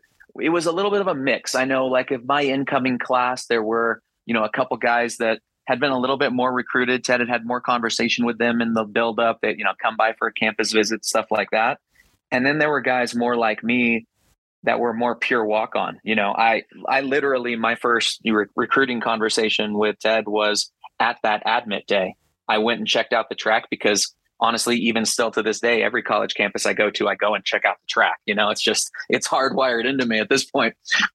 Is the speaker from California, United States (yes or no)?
yes; San Diego, California, United States; I'm a local boy. I grew up in San Diego. I went to high school 15 miles away from UC San Diego.